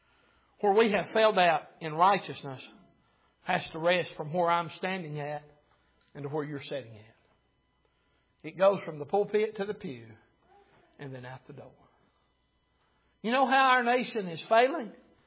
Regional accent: Sweetwater, Tennessee, United States; I grew up in Sweetwater when going to Knoxville was an all-day affair.

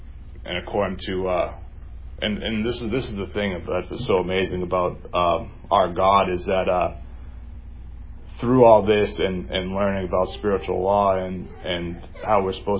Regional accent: Lowell, Massachusetts, United States; I'm from Lowell, Massachusetts.

